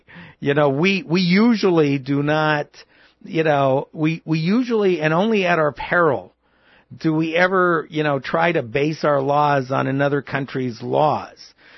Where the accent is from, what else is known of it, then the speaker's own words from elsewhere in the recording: United States; I'm an American. You know, I was born here. I love this country. I'm an American of Mexican heritage.